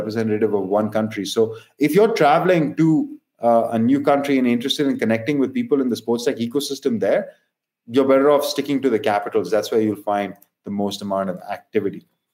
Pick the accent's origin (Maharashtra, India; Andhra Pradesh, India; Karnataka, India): Karnataka, India; Bangalore; A couple of Indian cities should be mentioned, Mumbai and Bangalore, my hometown.